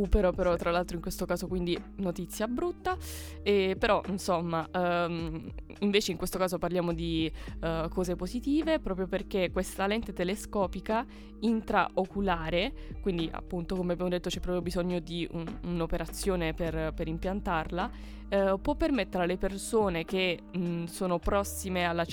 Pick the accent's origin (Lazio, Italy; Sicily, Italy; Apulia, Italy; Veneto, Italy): Apulia, Italy; Taranto; però io sono pugliese, di Taranto in particolare